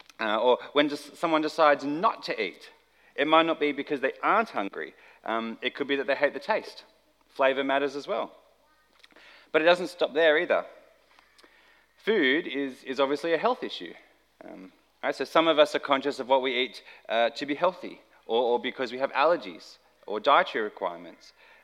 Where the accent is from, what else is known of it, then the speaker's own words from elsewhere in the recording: Australia; I didn't grow up going to church, and so as an Aussie kid in the 90s